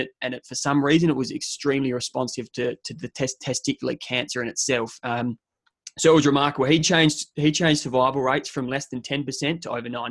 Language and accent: English; Adelaide, South Australia, Australia; And then I could have commenced the chemotherapy back home in my hometown being Adelaide.